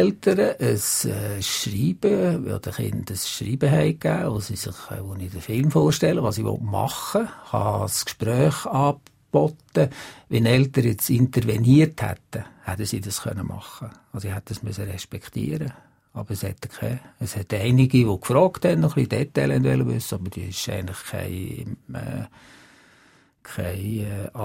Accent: Switzerland; wir sind als Schweizer sind wir dann stolz auf das.

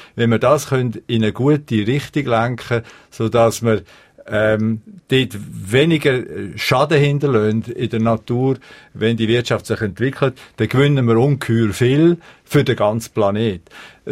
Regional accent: Switzerland

